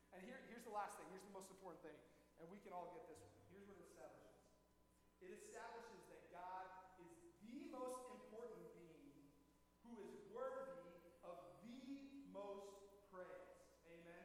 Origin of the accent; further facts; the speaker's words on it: Rio, Indiana, United States; I'm from Rio, which I don't know if you guys know, Rio, Indiana, somewhere before Wayne.